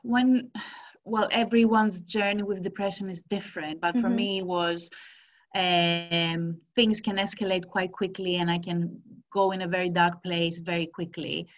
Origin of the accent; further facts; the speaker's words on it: Greece; now in London, United Kingdom; Well, I am from Greece. I moved to London 7 years ago.